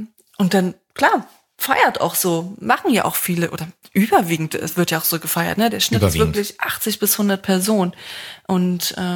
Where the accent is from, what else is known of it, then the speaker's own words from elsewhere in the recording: Berlin, Germany; Ich bin Berliner, genau.